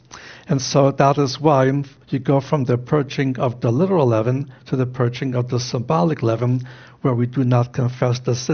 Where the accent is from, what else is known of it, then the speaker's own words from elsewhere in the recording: Brooklyn, New York, United States; I grew up in the Jewish neighborhoods of Brooklyn, New York, and bonfires were already burning